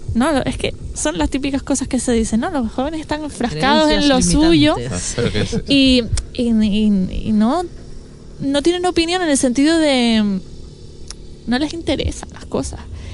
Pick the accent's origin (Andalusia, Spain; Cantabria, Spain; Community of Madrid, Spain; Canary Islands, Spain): Canary Islands, Spain; Mira, una cosa que caracteriza a la juventud de Fuerteventura, que estamos tan acostumbrados a coger un avión para todo